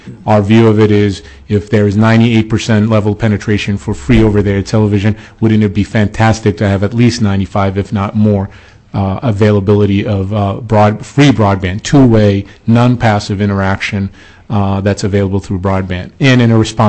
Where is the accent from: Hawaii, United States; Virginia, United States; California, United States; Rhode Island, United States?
Virginia, United States; I've spoken very fast like a New Yorker, even though I'm from Virginia.